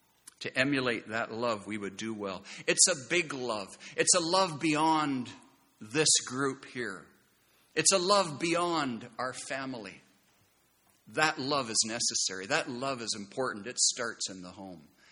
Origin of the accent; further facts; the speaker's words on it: Scotland, United Kingdom; Being Scottish, maybe you can, if you're Scottish, maybe you can understand that.